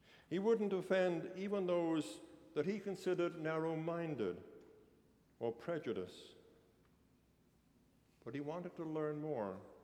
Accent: England, United Kingdom; I grew up in England as a boy. It was those difficult post-war years.

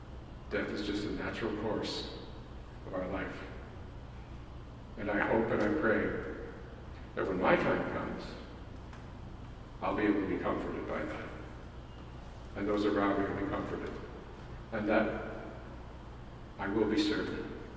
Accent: Canada; I was very proud as a Canadian this week

